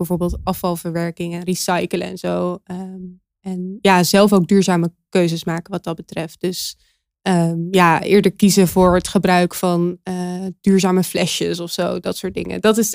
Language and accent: Dutch; Gorinchem, South Holland, Netherlands; now in Wageningen, Netherlands; Ik ben 23 jaar. Ik ben Nederlands. Ik kom oorspronkelijk uit Gorinchem.